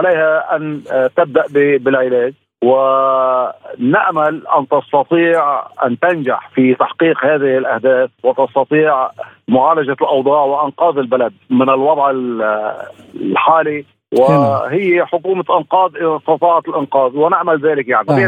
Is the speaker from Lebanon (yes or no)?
yes; Lebanon; نحن كل شيء عندنا بلبنان مسعر بالدولار